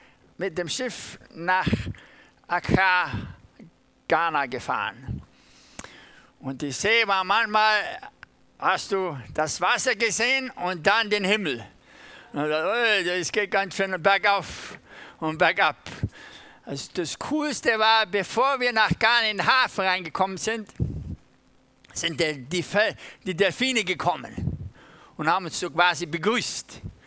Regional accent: Germany; ich bin Deutscher, auch wenn manche sagen, dein Deutsch ist ein bisschen kauderwellisch

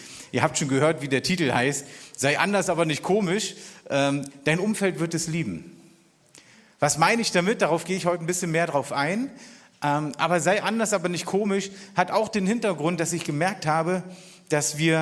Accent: Berlin, Germany; ich als echter Berliner wirklich zum ersten Mal hier in dieser Region bin

